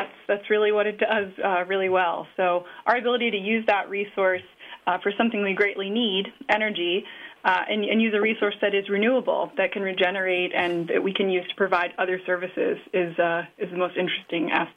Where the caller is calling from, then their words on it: Williamsport, Pennsylvania, United States; I'm calling from Williamsport, Pennsylvania. It's in the north central part of the state